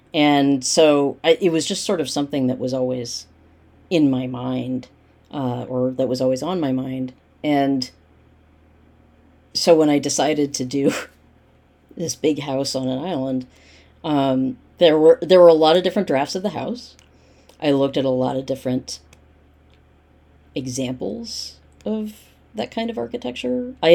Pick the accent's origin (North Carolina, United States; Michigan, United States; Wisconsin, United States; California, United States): California, United States; Los Angeles; born there; I was born in LA. I was born in Los Angeles, and I love